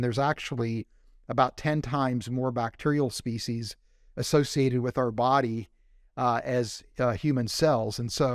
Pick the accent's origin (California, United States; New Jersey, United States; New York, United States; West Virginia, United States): West Virginia, United States; You know, I grew up in West Virginia, and at that time, was not a mosque that we could have any kind of access to.